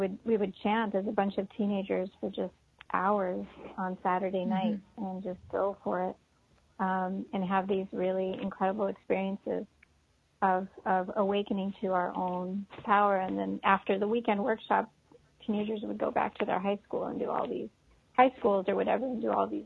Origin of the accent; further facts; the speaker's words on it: California, United States; growing up in Marin County, you know, there's all sorts of, different folk music